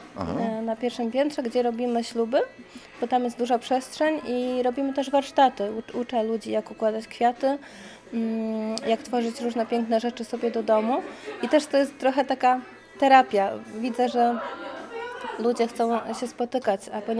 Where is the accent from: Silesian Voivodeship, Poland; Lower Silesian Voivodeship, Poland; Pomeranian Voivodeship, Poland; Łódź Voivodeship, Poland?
Pomeranian Voivodeship, Poland; Gdynia; Wychowałam się na Kamiennej Górze w Gdyni, w ogrodzie, gdzie rosły dziko fiołki.